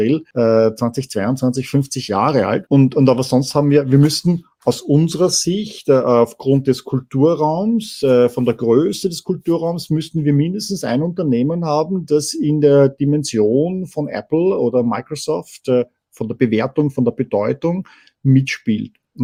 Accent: Vienna, Austria; Ja, gerade als Wiener weiß ich das.

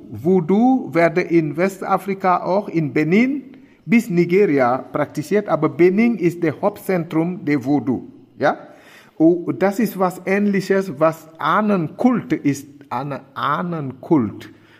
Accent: Senegal; German is a second language; das ist eine heile Zeremonie, was man macht in meiner Heimat Senegal.

